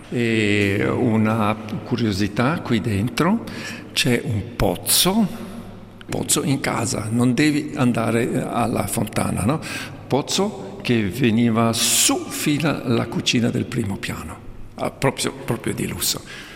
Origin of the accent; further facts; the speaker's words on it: Graubünden, Switzerland; now in Poschiavo, Switzerland; Io sono dell'Engadina, no? E 10 anni fa ci siamo trasferiti in questa bella casa.